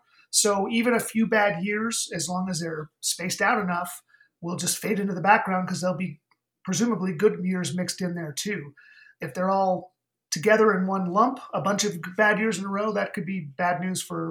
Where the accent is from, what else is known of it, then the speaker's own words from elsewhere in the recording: Tucson, Arizona, United States; I grew up in Tucson